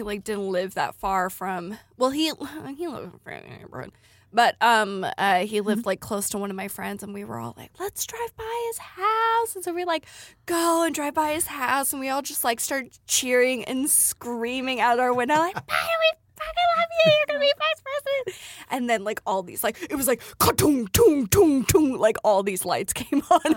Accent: Delaware, United States; When I was growing up in Delaware, called it fizzy water.

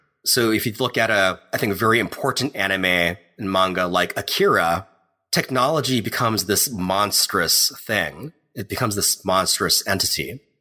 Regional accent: Hawaii, United States; also born or lived in California; For me, I grew up in Hawaii and California, very disconnected in a lot of ways from my Japanese heritage.

